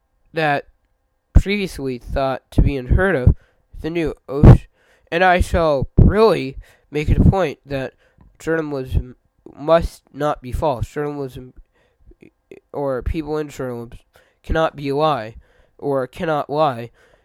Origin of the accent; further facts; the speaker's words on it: United States; But I'm an American myself, but I support the troops in Iraq